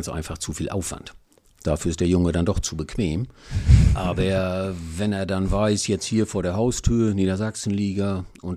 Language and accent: German; Wolthusen, Lower Saxony, Germany; also ich bin aufgewachsen in Wolthusen. Meine Eltern wohnen da ja immer noch.